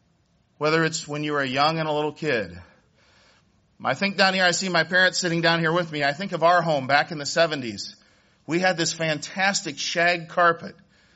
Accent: Illinois, United States; now in Ohio, United States; I'm really from Illinois, though. I was a transplant to Ohio.

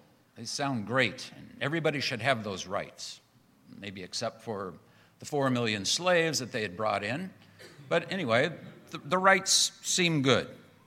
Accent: United States; growing up in the United States, I have had that perspective, certain inalienable rights that we have.

